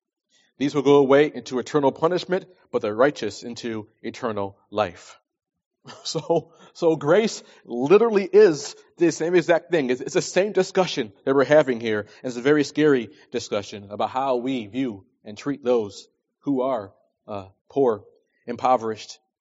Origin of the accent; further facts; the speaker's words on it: New York, United States; I'm from New York, okay? Trust me. New York is full of scam artists, okay?